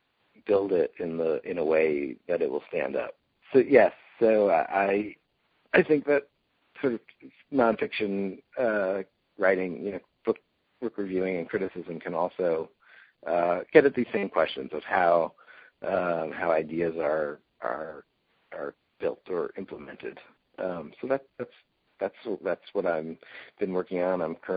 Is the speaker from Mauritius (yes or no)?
no; New York, United States; growing up in the New York area, the idea that a city could really be beautiful was not in my frame of reference.